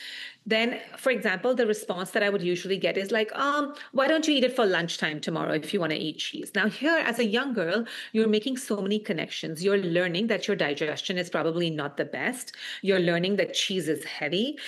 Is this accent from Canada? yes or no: no; Mumbai, Maharashtra, India; I grew up in Mumbai, India.